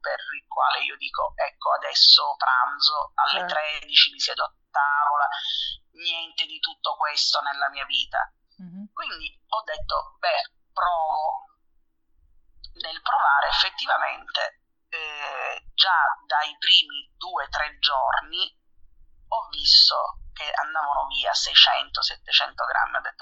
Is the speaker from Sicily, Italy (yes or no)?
yes; Catania, Sicily, Italy; sono di Catania e sono un vigilante.